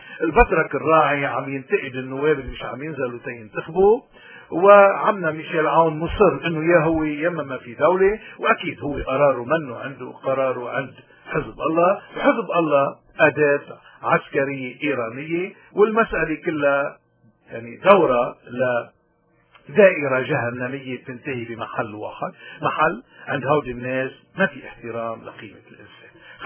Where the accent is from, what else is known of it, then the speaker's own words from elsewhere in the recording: Lebanon; نحن كشعب لبناني نحن مع ثقافة الحياة مش مع ثقافة الموت